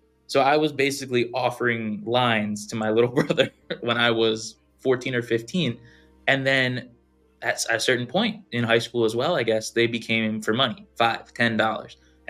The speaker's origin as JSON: {"language": "English", "region": "New Jersey", "country": "United States", "tie": "born or raised there", "said": "Growing up in South Jersey, we were about 45 minutes to an hour, depending on traffic, to the casinos in Atlantic City."}